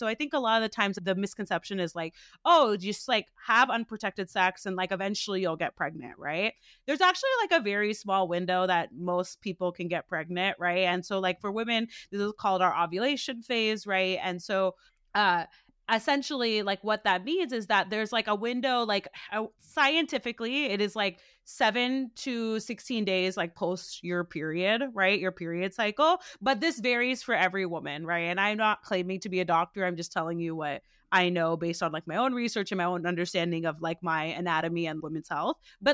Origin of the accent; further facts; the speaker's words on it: United States; I am Malayali American. I also identify as a Christian.